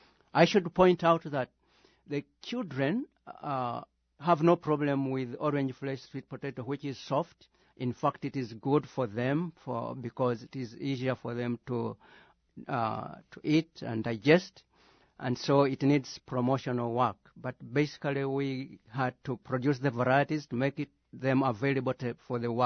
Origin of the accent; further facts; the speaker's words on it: Uganda; English is a second language; I'm from Uganda